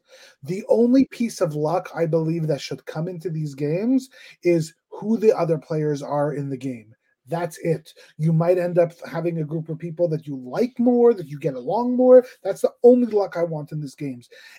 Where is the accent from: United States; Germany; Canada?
Canada; I don't know if I'm even allowed to vote as a Canadian.